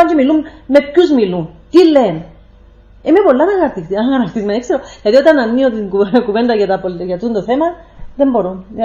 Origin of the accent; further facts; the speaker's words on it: Lapithos, Kyrenia District, Cyprus; η Κερίνια που είμαστε από Κερίνια, Λάπιστον